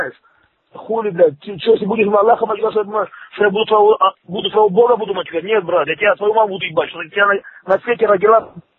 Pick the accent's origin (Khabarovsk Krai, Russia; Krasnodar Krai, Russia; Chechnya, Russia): Chechnya, Russia; Какой, бля, Азербайджан, бля, ты хуила, смотри лучше, бля, я чеченец, бля, я не Азербайджан, бля.